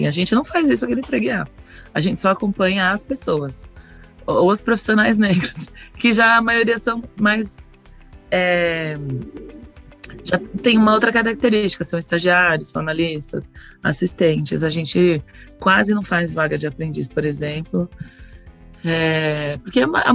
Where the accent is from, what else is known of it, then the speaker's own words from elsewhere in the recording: São Paulo, Brazil; Sou paulistana, por isso que a gente fala do busão, né?